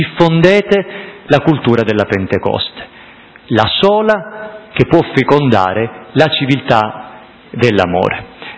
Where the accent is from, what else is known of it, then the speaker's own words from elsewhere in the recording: Sicily, Italy; quindi lontano dalla terra di Sicilia, io in gran parte lontano dalla mia terra